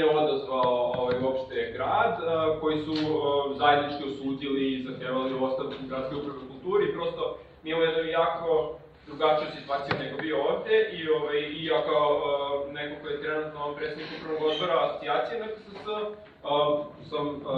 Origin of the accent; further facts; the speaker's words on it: Belgrade, Serbia; iz Asocijacije Nesvrstavljena Srbije, dolazim iz Beograda.